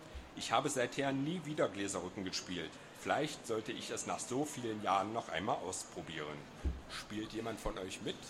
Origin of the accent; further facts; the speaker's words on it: Magdeburg, Saxony-Anhalt, Germany; Und ich komme ja aus Magdeburg und bei uns lauten die Sprüche noch ein bisschen anders.